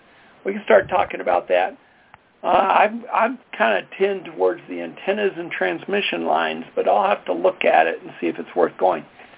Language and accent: English; Colorado, United States; from Colorado.